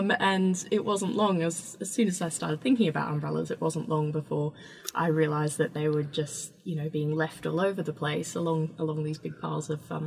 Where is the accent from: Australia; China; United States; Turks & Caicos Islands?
Australia; now in London, United Kingdom; I grew up in Australia